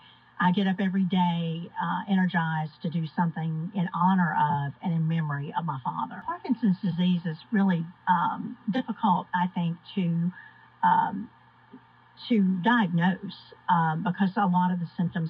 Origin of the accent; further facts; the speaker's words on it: Graceville, Alabama, United States; I actually am from Alabama. I grew up in Graceville, Alabama